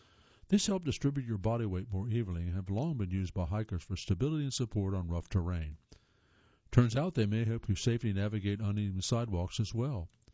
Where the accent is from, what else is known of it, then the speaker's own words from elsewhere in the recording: Colorado, United States; I'm from Colorado and grew up camping, so I'm tough to rattle.